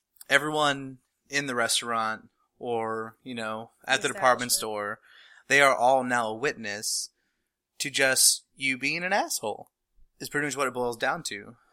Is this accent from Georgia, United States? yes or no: no; North Carolina, United States; I'm from North Carolina, but it just... comes out every now and then